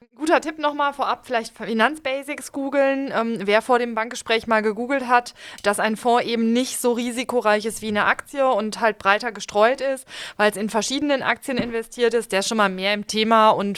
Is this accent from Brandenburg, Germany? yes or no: no; North Rhine-Westphalia, Germany; ich komme aus einem Handwerkerhaushalt aus Nordrhein-Westfalen